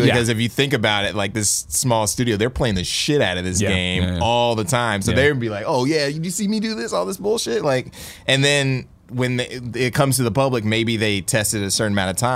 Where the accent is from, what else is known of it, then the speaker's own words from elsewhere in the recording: Columbus, Ohio, United States; Oh, I'm from Columbus.